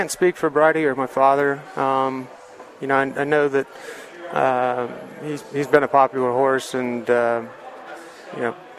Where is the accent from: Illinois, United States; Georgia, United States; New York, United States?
Georgia, United States; Atlanta; I grew up in Atlanta.